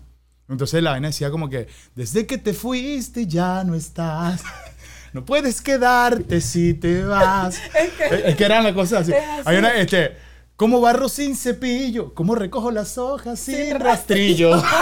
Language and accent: Spanish; Maracay, Aragua, Venezuela; also born or lived in Mérida; Yo soy de Maracay, o sea, yo nací en Mérida, pero yo soy maracayero, de aprendí a hablar en Maracay, o sea, mis fines de semana eran o en San Juan con mi familia